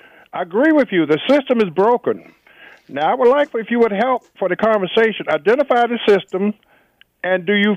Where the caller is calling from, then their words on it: Washington, District of Columbia, United States; who called from D.C.